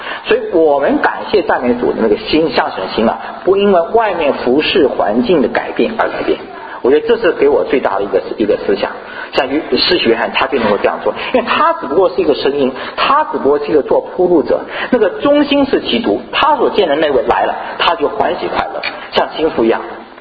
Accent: China; 我们中国人说好的开始成功了一半

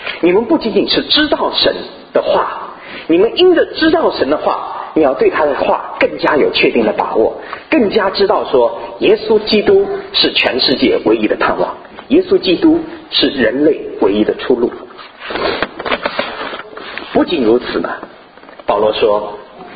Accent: Suzhou, Jiangsu, China; 我是苏州人

